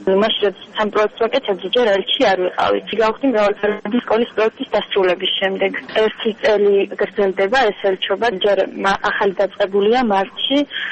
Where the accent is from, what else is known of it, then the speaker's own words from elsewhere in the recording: Bodbe, Kakheti, Georgia; ჩვენ რაიონში სიღნაღში და განსაკუთრებით ჩვენ სოფელში ბოდვიდან ვარ